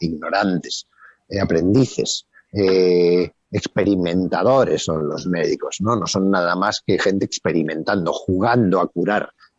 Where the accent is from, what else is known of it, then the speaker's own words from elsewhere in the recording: Spain; yo ahora me quedo en España que es donde mejor estoy, porque es mi tierra y es donde más me apetece estar